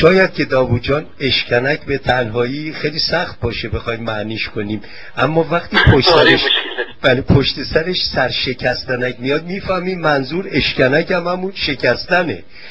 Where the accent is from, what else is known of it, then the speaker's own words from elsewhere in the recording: Iran; میدونید که ما ایرانی ها چجوری میخونیم؟